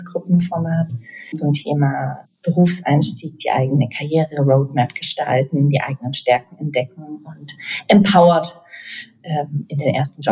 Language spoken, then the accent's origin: German; Southern Germany, Germany; Ich komme ja eigentlich aus Süddeutschland.